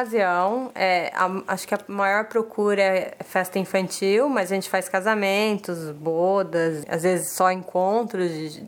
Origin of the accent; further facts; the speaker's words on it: Campinas, São Paulo, Brazil; São Paulo, Campinas.